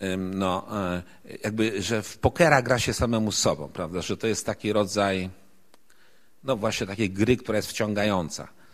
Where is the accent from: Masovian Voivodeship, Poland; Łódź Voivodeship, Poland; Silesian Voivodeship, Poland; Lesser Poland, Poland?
Łódź Voivodeship, Poland; Łódź; Ja pochodzę, to powiedziałem, ze środowiska robotniczego z Łodzi.